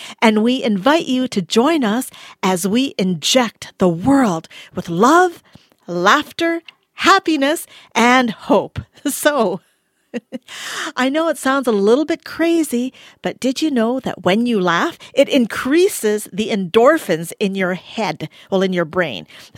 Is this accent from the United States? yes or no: no; Canada; I am Canadian. I'm also Indian. I'm also African.